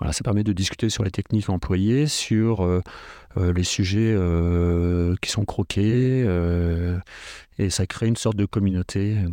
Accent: Caen, Normandy, France; now in Cotentin, France; J'habite dans le Cotentin depuis 1995. Je suis originaire de la région de Caen.

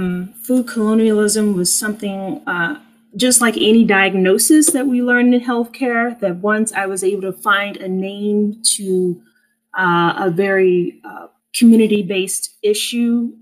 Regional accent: Oklahoma, United States; early on as a kid growing up in Oklahoma

